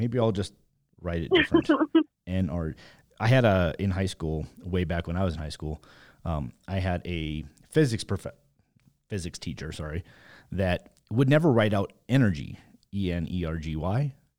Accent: North Dakota, United States; I'm born and raised in North Dakota myself, and I do miss my duck and geese hunting.

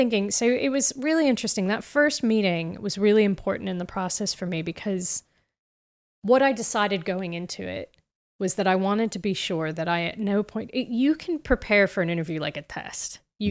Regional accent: United States; I'm American.

